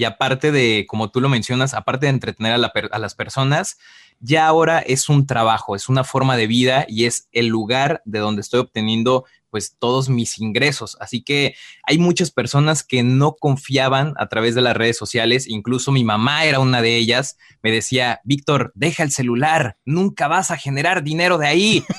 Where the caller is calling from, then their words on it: Tijuana, Baja California, Mexico; Y sí, estamos desde Tijuana.